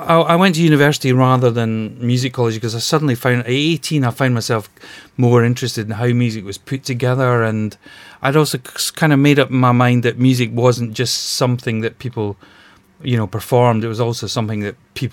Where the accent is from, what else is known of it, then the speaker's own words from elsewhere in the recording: Glasgow, Scotland, United Kingdom; now in London, United Kingdom; I mean, I'm originally from Glasgow, but, you know, I came down here about 30 years ago and I've hardly moved since.